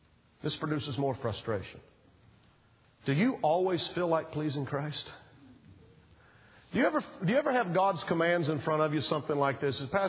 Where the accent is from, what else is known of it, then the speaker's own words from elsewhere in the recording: the South, United States; the phrases and the little sayings I was raised with in the South